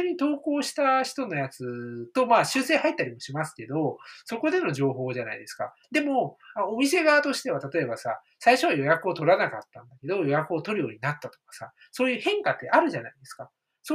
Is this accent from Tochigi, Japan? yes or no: no; Aichi, Japan; 実は私は愛知出身でして、別に名古屋じゃないんですけど、ウイローは結構小さい頃から身近にあったんですよね。